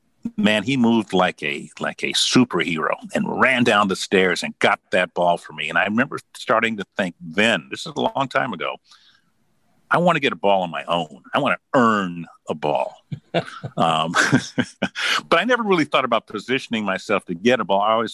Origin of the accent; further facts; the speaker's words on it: Los Angeles, California, United States; most of the games of my childhood, I ended up growing up in Los Angeles, were at Dodger Stadium